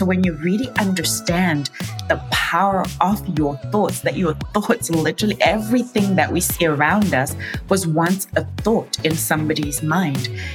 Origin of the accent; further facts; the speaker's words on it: Zimbabwe; I was born and raised in Zimbabwe. And actually, at the time I was born, it was Rhodesia. And I was literally born and raised in a mud hut. We had no running water, no electricity.